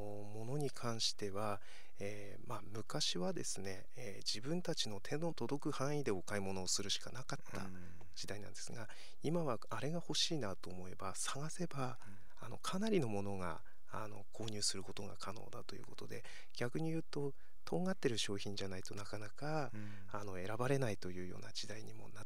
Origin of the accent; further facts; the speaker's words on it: Hirosaki, Aomori, Japan; この地元弘前岩木山の